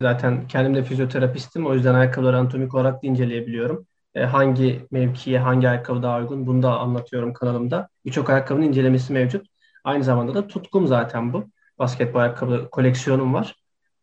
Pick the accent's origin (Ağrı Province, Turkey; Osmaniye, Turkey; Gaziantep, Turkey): Gaziantep, Turkey; Hatta birkaç takımın altyapısında bile oynadım. Yani memleketim olan Gaziantep'te.